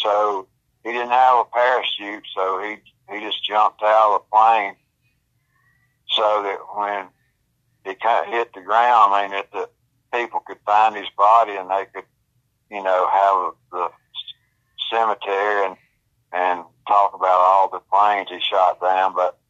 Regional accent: Ashland, United States; And she was from Springville, and I was from Ashland.

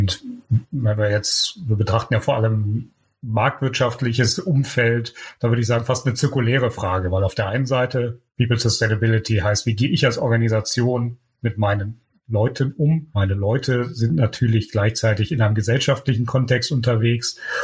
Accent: Cologne, North Rhine-Westphalia, Germany; born there; now in Düsseldorf, Germany; Wir sind jetzt zurück ins Rheinland gezogen. Als geborener Kölner ist Düsseldorf ein bisschen konfliktbehaftet, hier hinzuziehen. Ich freue mich aber, dass ich seit 11 Jahren oder nach 11 Jahren jetzt wieder ins Rheinland zurückkomme.

